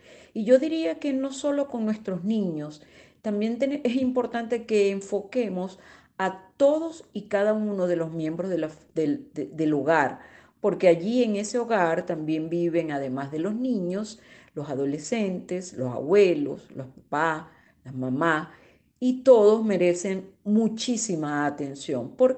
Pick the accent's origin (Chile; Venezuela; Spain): Venezuela; now in Barranquilla, Colombia; soy psicóloga venezolana y en este momento estoy viviendo en Barranquilla, Colombia.